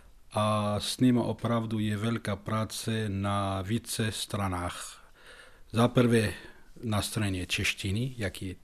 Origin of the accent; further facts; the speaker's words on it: Damascus, Damascus Governorate, Syria; Czech is a second language; now in Czech Republic; Já jsem se narodil v Damašku, žil jsem tam 10 let, pak jsme se přestěhovali do jiného města 100 kilometrů od Damašku.